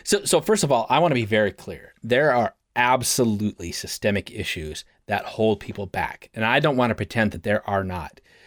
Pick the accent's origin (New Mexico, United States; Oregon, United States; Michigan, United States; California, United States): Oregon, United States; Portland; I'm from Portland. Let's just be clear. I'm from Portland. In Portland, we have a very specific way we think, most of us.